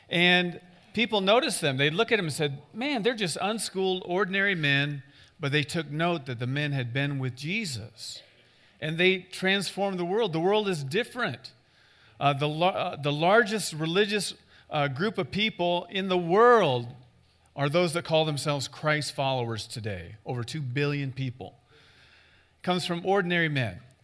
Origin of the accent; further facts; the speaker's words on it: Iowa, United States; You know, I grew up in Iowa where the dirt is rich and black and fruitful. Everything grows. This is what I grew up with.